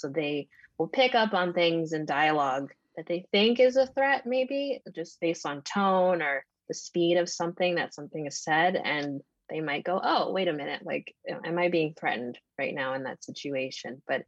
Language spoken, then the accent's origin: English; New York City, New York, United States; It was so different than how I was raised as a young Black girl growing up in New York City. I mean, New York City is already a pretty intense city to live